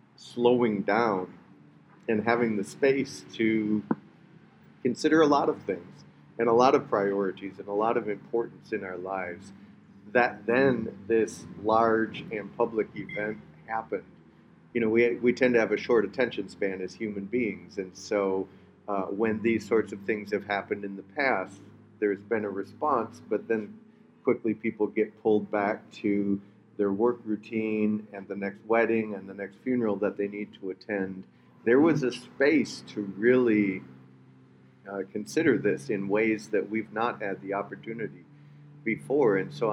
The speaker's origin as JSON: {"language": "English", "town": "Minneapolis", "region": "Minnesota", "country": "United States", "said": "because of course I'm from Minneapolis"}